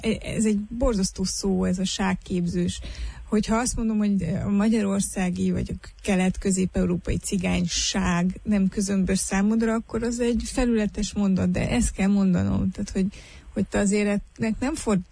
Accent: Transylvania, Romania; én ezt magyarázom neked erdélyi magyarként a másságoknak egy másik oldalán

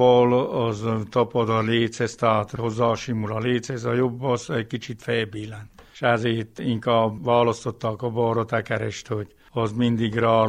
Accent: Gerence, Covasna, Romania; Gerencéről vagyok … egyébként főfékedek. 1972-ben születtem, szeptember 5-én láttam meg a napvilágot. Itt születtem Gerencén.

